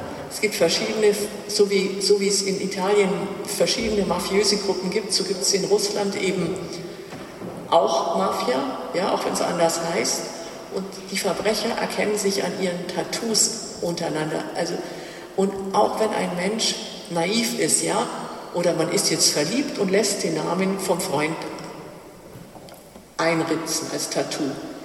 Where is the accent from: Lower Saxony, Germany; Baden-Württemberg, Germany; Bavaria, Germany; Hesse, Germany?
Bavaria, Germany; Ich bin keine Österreicherin, ich bin eine Bayerin